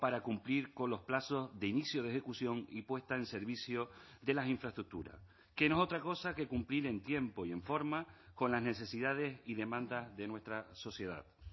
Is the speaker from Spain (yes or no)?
yes; Canary Islands, Spain; Yo soy de La Palma, como ustedes saben